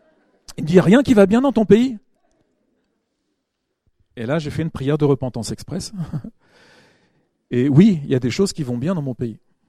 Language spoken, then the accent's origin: French; France; je veux m'humilier parce que nous sommes français